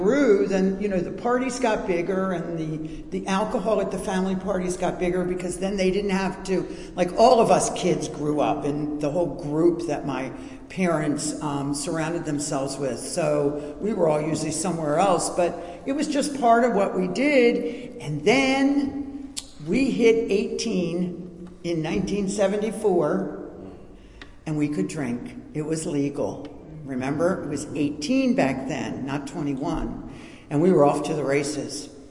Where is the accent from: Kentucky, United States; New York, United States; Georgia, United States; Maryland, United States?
Maryland, United States; Baltimore; And I grew up in Baltimore, Parkville area. Good family.